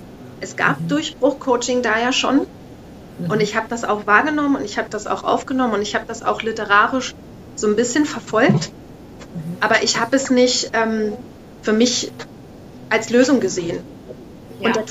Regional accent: Tangermünde, Saxony-Anhalt, Germany; also ich bin in Tangermünde groß geworden und wir haben so eine Stephanskirche mit einem Wahnsinnskirchturm

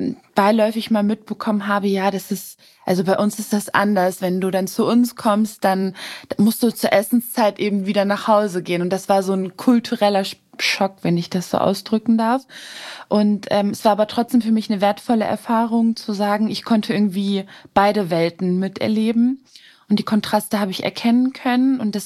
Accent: Hameln, Lower Saxony, Germany; ich bin in Hameln geboren und aufgewachsen, lebe immer noch dort. Dafür bin ich aber in einem kleineren Dorf aufgewachsen, das sich Afferde nennt. Und da habe ich, bis ich 10 Jahre alt war, gelebt ungefähr.

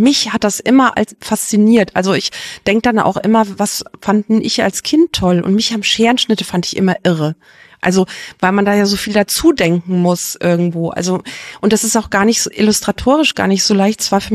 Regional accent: Giessen, Hesse, Germany; Also hier, ich bin ja hier auch groß geworden in Gießen.

